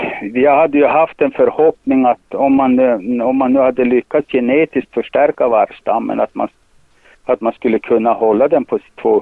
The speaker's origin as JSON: {"language": "Swedish", "town": "Idre", "region": "Dalarna County", "country": "Sweden", "said": "Vi är ju från Idre sameby, och vi är väldigt hårt drabbade"}